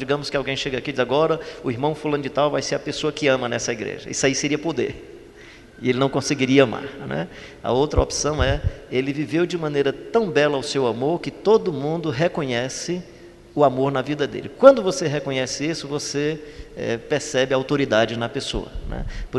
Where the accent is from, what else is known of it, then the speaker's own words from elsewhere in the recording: Ceará, Brazil; Como eu me amo e sou cearense